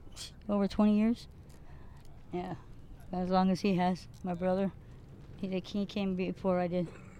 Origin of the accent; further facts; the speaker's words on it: Ventura, California, United States; I am from Ventura, California